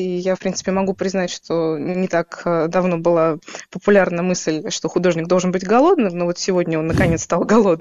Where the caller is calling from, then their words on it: Saint Petersburg, Russia; поскольку я из Санкт-Петербурга с вами говорю, вот, в нашем городе есть память о блокаде Ленинграда.